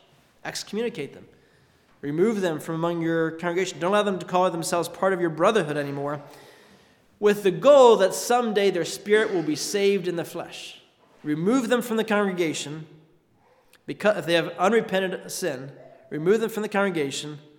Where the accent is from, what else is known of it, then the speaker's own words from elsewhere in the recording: Harrisburg, Pennsylvania, United States; I grew up in Harrisburg, Pennsylvania, and we could walk to the Broad Street Market, about 3 blocks from our house